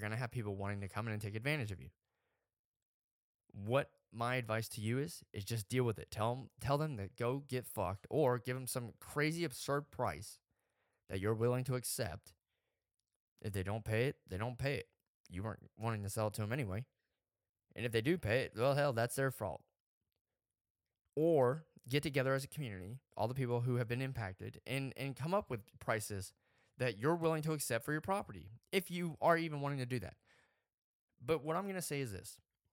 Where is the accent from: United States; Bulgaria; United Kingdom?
United States; Florida; I'm from Southwest Florida, and in my lifetime, I've lived in three disaster zones that impacted my hometown directly.